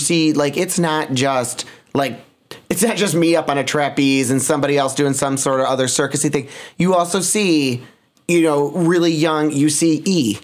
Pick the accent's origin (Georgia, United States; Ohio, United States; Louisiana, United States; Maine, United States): Ohio, United States; Toledo; And I'm an Ohio girl, so I'm from Ohio.